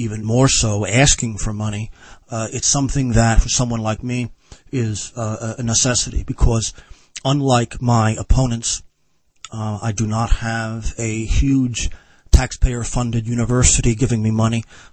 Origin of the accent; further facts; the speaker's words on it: New Jersey, United States; as an Irishman from New Jersey, how did I get into this Russo-Ukrainian Orthodox vision?